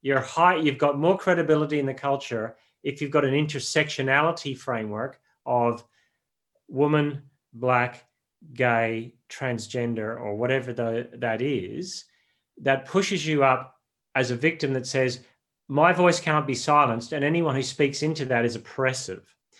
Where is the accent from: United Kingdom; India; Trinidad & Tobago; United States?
United Kingdom; Northern Ireland; moved away as an adult; now in Australia; I grew up in Northern Ireland and it's a very different experience to living in Australia, but we were very clearly marginal as Christians in Australia from the time I arrived in Australia in the 70s.